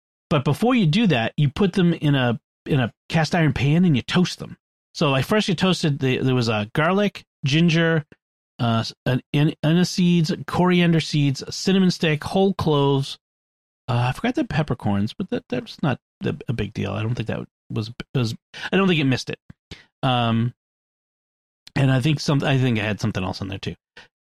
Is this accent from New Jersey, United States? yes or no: no; Boston, Massachusetts, United States; because I'm from Boston. I'm a New Englander, you know, you just deal with it.